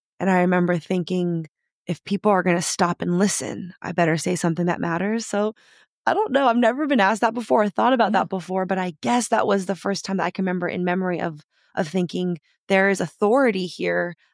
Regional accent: San Francisco, California, United States; If anyone's a Bay Area person, I grew up in the Tenderloin District.

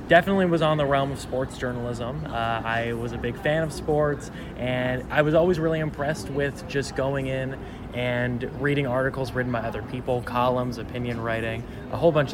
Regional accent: Colorado, United States; I have lived in Colorado my entire life

